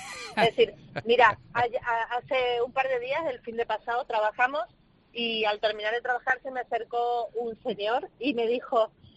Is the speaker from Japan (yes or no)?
no; Argentina; porque yo soy argentina y como me pongo a hablar de aquí hasta mañana.